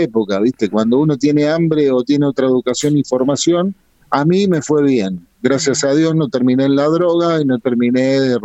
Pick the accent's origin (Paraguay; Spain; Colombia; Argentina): Argentina; soy no, argentino